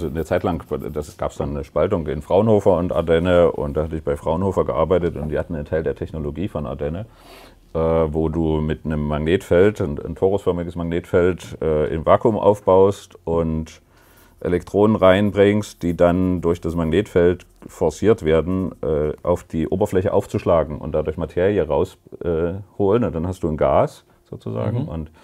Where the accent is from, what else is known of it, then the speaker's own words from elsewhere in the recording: Dresden, Saxony, Germany; Ich bin ja auf dem Weißen Hirsch aufgewachsen. In Dresden, das ist ein Stadtteil